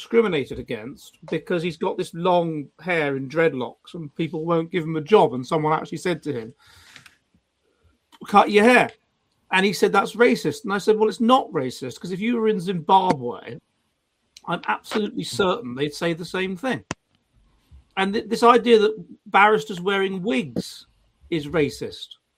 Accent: England, United Kingdom; No, I think if anything you should pay reparations to me for as an English person

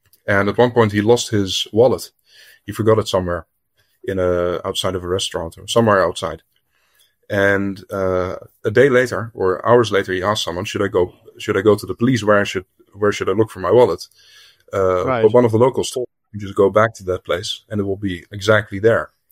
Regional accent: Amsterdam, North Holland, Netherlands; moved away as an adult; I'm from Amsterdam. I grew up in the center, on the canals. And since I was 19, I've mostly lived abroad. So I don't really feel that Dutch anymore.

